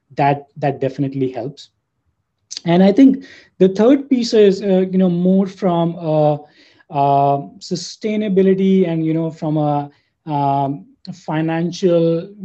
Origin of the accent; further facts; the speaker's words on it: New Delhi, Delhi, India; I was born and brought up in New Delhi, India. So I did my undergrad there in computer science.